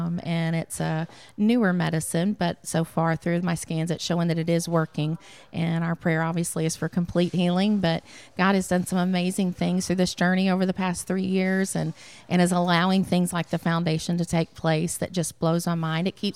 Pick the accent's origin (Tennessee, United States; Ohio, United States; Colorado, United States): Tennessee, United States; Memphis; born there; now in Athens, United States; I was not. No, I was born in Memphis, Tennessee. We've been in the North Alabama area for almost 18 years, but we moved to Athens 9 years ago in August.